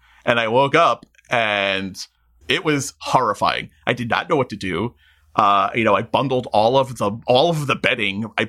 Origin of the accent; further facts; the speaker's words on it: New York City, New York, United States; I grew up in Queens in New York, and we had the old fashioned radiators